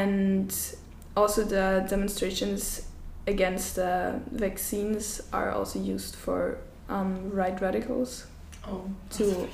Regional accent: Austria; English is a second language; now in Mostar, Bosnia and Herzegovina; I am from Austria and 16 years old, and right now I'm studying in UWC Mostar, Bosnia Herzegovina.

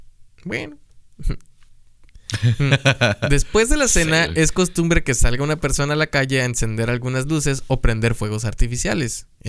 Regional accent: Mexico; Estamos como mexicanos, güey.

